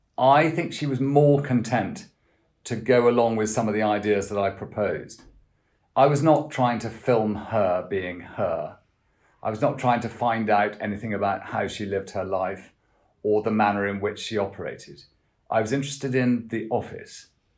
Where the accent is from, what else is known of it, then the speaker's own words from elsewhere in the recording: Scotland, United Kingdom; And I think it's delicious as a Scot that everyone in the United Kingdom is reminded that no one can become sovereign until they've done that.